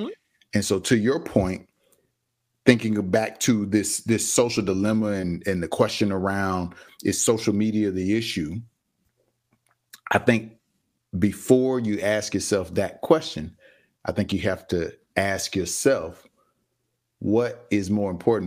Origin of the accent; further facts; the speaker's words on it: Pine Hills, Florida, United States; Growing up in Pine Hills, I knew that there were certain corners where certain dudes was going to be standing there